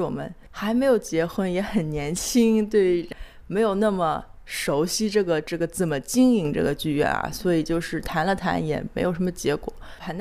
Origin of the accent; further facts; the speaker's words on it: China; moved away as an adult; now in United States; 我是其实是在中国长大，然后来美国读了研究生。